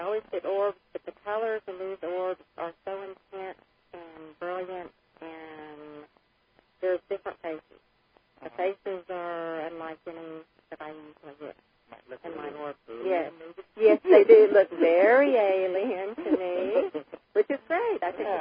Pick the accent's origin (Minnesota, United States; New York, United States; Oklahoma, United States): Oklahoma, United States; from Oklahoma.